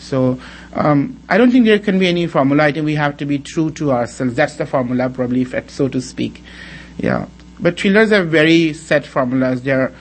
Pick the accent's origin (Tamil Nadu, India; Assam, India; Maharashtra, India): Assam, India; Guwahati; I grew up in the All India Radio campus where everybody was from all over the country. We spoke in English and Hindi and Assamese and Bengali.